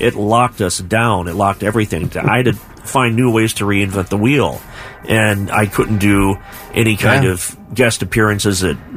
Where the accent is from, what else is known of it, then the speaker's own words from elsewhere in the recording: Beaver, Ohio, United States; But we had the same thing in Beaver, Ohio, which I grew up in Beaver, Ohio. That's like deep south, southern Ohio, Pike County.